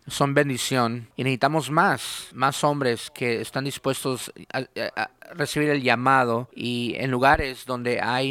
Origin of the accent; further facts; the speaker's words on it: Rochester, New York, United States; now in North Carolina, United States; Hace unos años, mi esposa y yo nos mudamos a Carolina del Norte. Yo no soy de acá, yo soy de Nueva York. Uno de acá se animó muchísimo. Sí, yo crecí allá en Rochester, New York, en la ciudad.